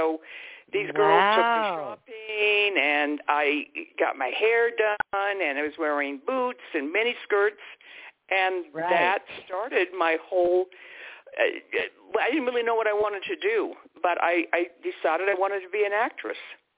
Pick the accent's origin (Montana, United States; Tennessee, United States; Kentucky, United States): Montana, United States; Missoula; also born or lived in California; I went to school in Missoula, Montana, and that's where I grew up. My father, I was born in California, but my parents were divorced.